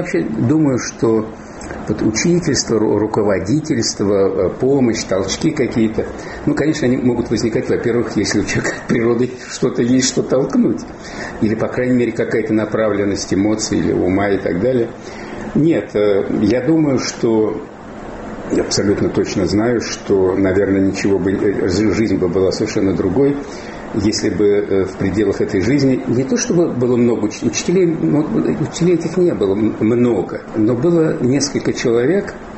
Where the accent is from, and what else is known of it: Nizhny Novgorod, Nizhny Novgorod Oblast, Russia